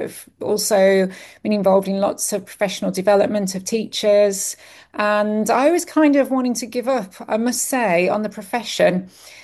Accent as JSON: {"language": "English", "country": "United Kingdom", "lives_now": "Bali, Indonesia", "said": "I'm British. I live in Bali."}